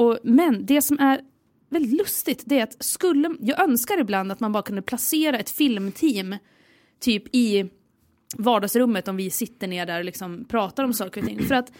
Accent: Järvsö, Gävleborg County, Sweden; Jag har varit hemma i Järvsö

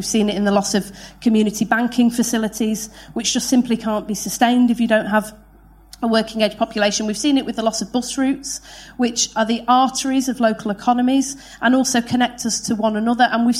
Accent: Manchester, North West England, United Kingdom; born there; I was born in Manchester in 1979.

